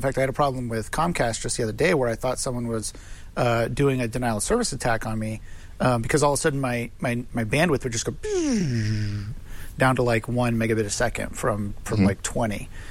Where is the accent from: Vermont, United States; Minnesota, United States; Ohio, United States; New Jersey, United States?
Ohio, United States; Cincinnati; I'm from Cincinnati originally, just so you know. I lived there for 20 years, so.